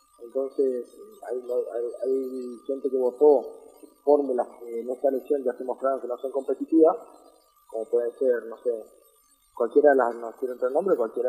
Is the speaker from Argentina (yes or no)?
yes; Argentina